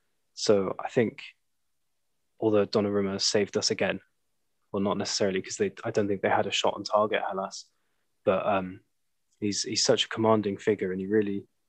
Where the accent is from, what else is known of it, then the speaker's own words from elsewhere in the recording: Luxembourg; So I grew up in Luxembourg to English parents.